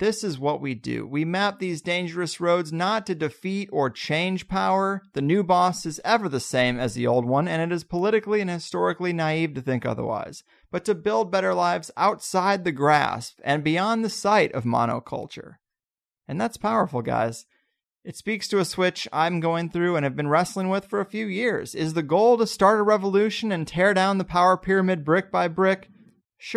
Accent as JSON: {"language": "English", "region": "California", "country": "United States", "said": "but then I'm the guy from California coming back and telling everybody how to live"}